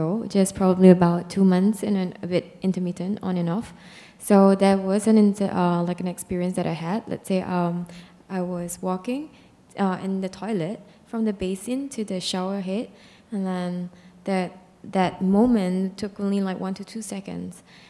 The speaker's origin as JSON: {"language": "English", "country": "Singapore", "said": "Hi, I'm from Singapore, together with my family over here."}